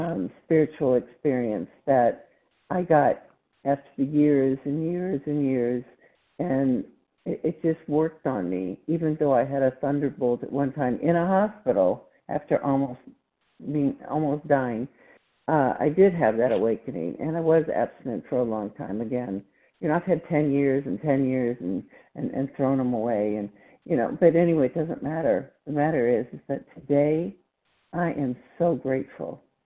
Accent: Plano, Texas, United States; I'm from Texas, Plano, Texas.

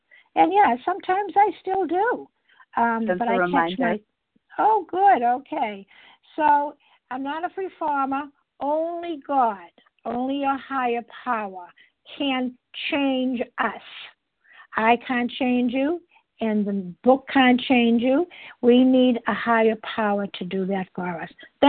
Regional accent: Massachusetts, United States; I'm from Massachusetts also.

